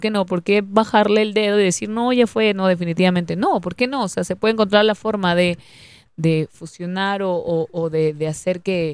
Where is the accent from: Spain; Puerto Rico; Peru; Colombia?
Peru; Es curioso que en mi país, en Perú, para los que saben